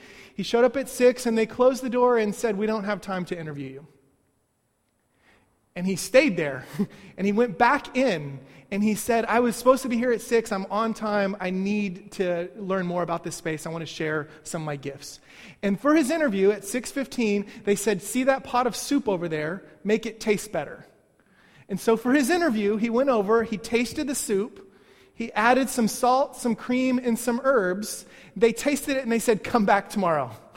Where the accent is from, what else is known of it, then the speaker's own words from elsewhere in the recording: Midwest, United States; Spangers, I'm from the Midwest.